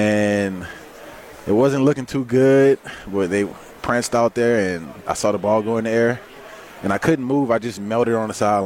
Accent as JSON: {"language": "English", "town": "New Orleans", "region": "Louisiana", "country": "United States", "tie": "born or raised there", "said": "Well, my house is 15-minute walk from here. But I grew up on the West Bank. I grew up in the 8 Ward."}